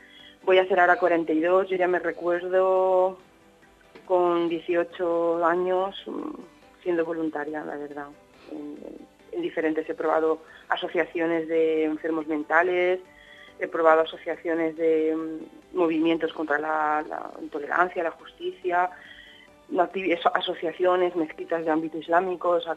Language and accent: Spanish; Spain; Yo soy de creencia musulmana, soy una española conversa